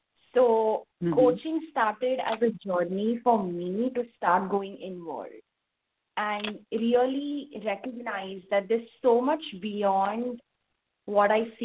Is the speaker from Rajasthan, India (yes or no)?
no; Thane, Maharashtra, India; moved away as an adult; now in United States; So I grew up in Thane, and that's the city close to Mumbai. And I always knew that I wanted to study abroad.